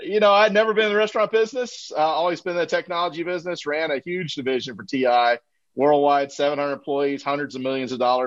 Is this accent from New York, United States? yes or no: no; Georgia, United States; I grew up in Georgia. My wife grew up in Virginia. So we were kind of used to trees and mountains and hills and seasons and things like that.